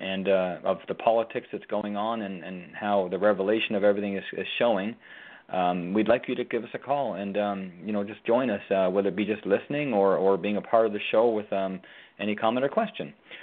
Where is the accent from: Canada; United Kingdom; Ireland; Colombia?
Canada; moved away as an adult; now in United States; because this is where I come to from Canada, and I believe 100% that I was compelled by God to come here, and I've had more evidence of it since day one, since I first got here, and that was almost 13 years ago this July.